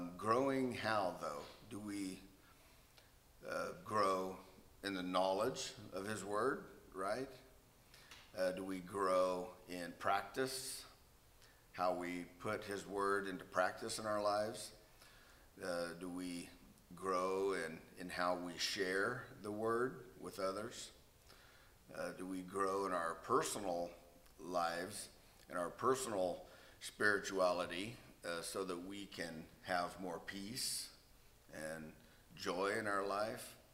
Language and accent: English; California, United States; Well, growing up in California, you know, I was used to the heat, you know, work all my life in it.